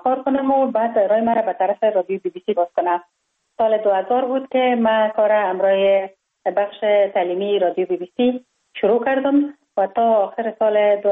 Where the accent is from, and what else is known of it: Kabul, Afghanistan; born there